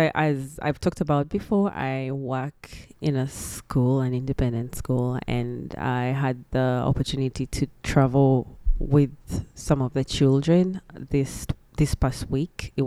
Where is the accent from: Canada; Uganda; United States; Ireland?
Uganda; I was raised in Uganda, but I'm just going to expand a little.